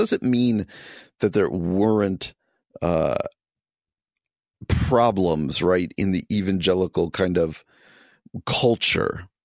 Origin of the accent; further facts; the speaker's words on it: New Jersey, United States; Where I grew up in New Jersey, had a great youth group, would never miss it.